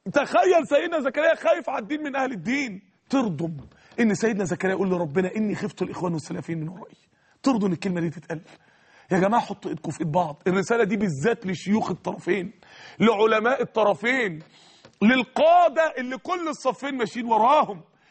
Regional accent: Mansoura, Dakahlia, Egypt; عندنا في المنصوره لانه رمز من رموزنا

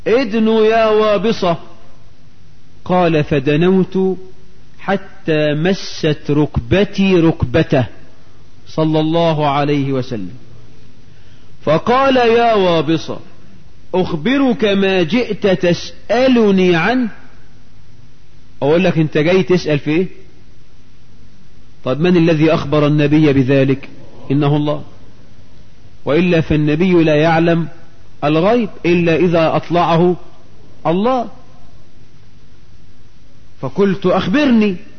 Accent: Egypt; اللهم اجعل بلدنا مصر آمنة مطمئنة، رخاء سخاء، وسائر بلاد

